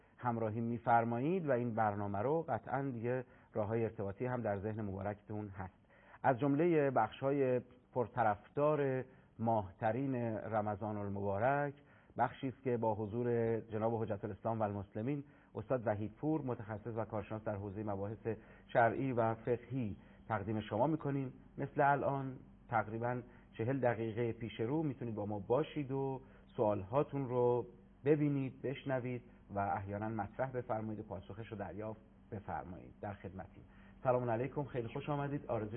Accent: Qom, Iran; اهل قم هستیم، 18 ساله تو یکی از روستاها خونه و باقی داریم.

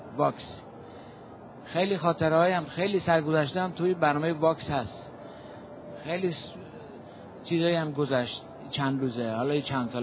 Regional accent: Hamadan, Iran

